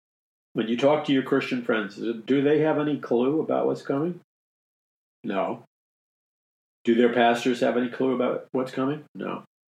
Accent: New York City, New York, United States; because I grew up in Jackson Heights, Queens, during the hippie days.

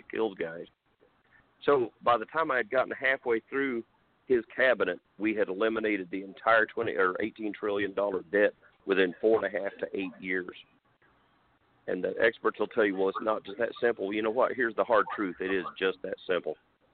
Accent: Indiana, United States; moved away as an adult; also born or lived in Alaska; Well, I was born in Indiana, and a nice place to grow up, but it was too flat for me.

